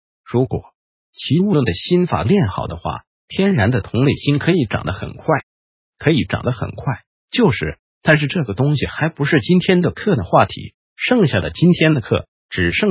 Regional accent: Taiwan; 那我们台湾人基本上就是不敢

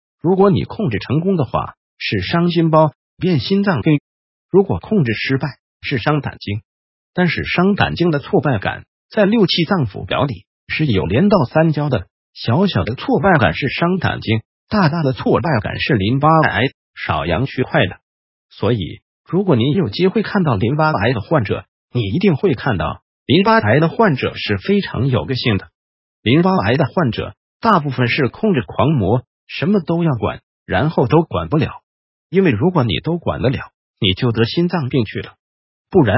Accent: Taiwan; 所以台湾人因为代偿反应天下第一，所以我们台湾人的死亡率首位是大肠

